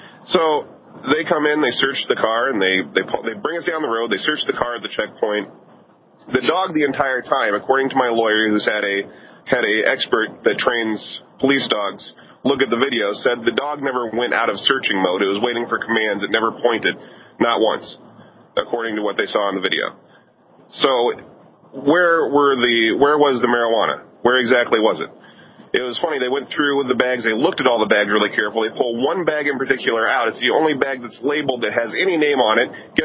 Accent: Omaha, Nebraska, United States; I'm from Omaha, Nebraska. There's not a whole lot of people that think the same way that I do there. It's a pretty predominantly red state.

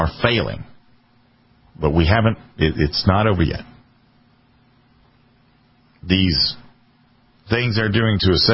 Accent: South Carolina, United States; The United States that I grew up in the Midlands of South Carolina, where I was bused to a black neighborhood

